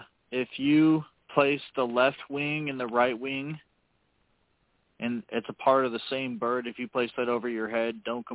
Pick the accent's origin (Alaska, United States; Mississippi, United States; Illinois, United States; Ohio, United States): Illinois, United States; I'm from East Central Illinois.